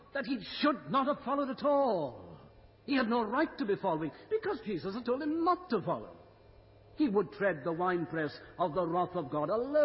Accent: Wales, United Kingdom; now in Canada; That's the joy of being Welsh in Canada.

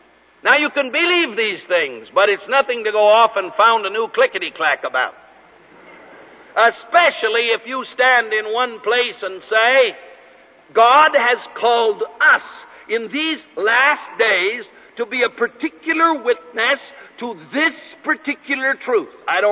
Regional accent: California, United States; I was brought up in California as a boy where I lived, within 50 miles of the headquarters of the Seventh-day Adventists.

